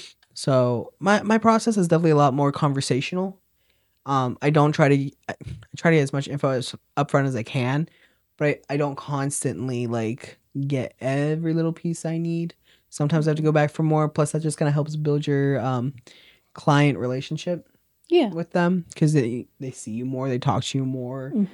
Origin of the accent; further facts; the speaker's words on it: Tyrone, Pennsylvania, United States; I'm from Tyrone, you know, so what can I say?